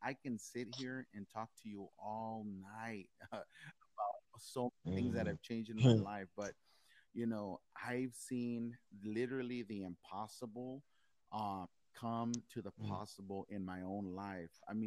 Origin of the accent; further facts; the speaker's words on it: Texas, United States; moved away as an adult; I grew up in South Texas, in the state of Texas, and my life was just completely different. And we moved up here about 6 years ago